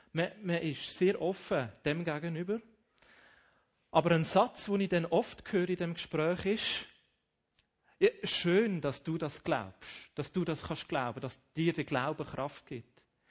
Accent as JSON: {"language": "German", "town": "Rheinfelden", "region": "Aargau", "country": "Switzerland", "tie": "born or raised there", "said": "Aufgewachsen bin ich aber in der Nordwestschweiz, genauer gesagt in Rheinfelden. Das ist ja von daher gesehen, es ist noch Kanton Aargau, aber eigentlich schon Basel."}